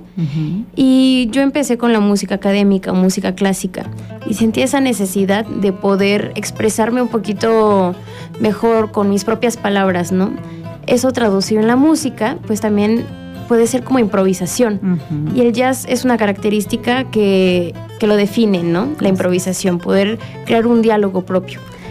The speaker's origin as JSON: {"language": "Spanish", "town": "Monterrey", "region": "Nuevo León", "country": "Mexico", "also_born_or_lived": "Xalapa", "lives_now": "Morelos, Mexico", "said": "Y yo no soy de aquí, soy de Monterrey. Me fui a estudiar a Jalapa después de vivir un rato aquí en Morelos"}